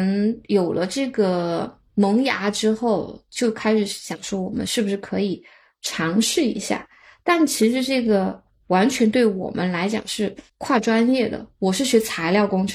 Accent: China

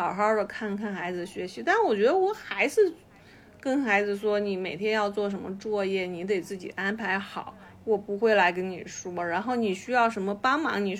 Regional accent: Sichuan, China; 其实我小的时候在四川特别觉得是那个样子

